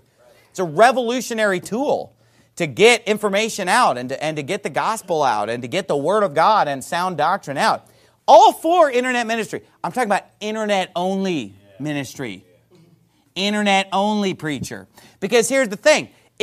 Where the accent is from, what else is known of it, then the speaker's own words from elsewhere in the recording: California, United States; now in Arizona, United States; But every Baptist where I grew up in California and every Baptist where I live now in Arizona, they all believe in the eternal security of the believer.